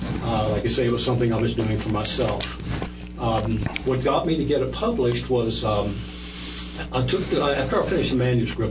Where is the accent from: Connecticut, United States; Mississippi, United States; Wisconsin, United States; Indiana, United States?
Indiana, United States; he lived about 30 miles from my hometown in Indiana, southern Indiana.